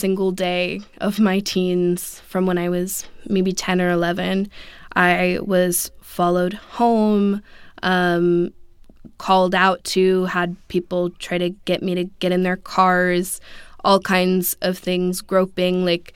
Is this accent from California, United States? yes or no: yes; Oakland, California, United States; I grew up in Oakland at a time where it was rapidly changing and still is